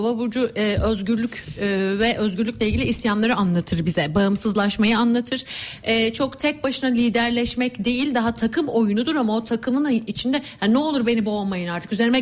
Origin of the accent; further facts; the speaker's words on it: Akhisar, Manisa, Turkey; ben Akhisarlıyım, biz biliyorsun … Akhisarlı. Memleketliyim.